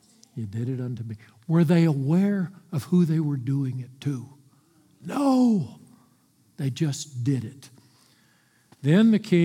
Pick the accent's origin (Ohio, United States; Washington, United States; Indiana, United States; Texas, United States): Texas, United States; I'm from Texas. I'm good at exaggeration and hyperbole.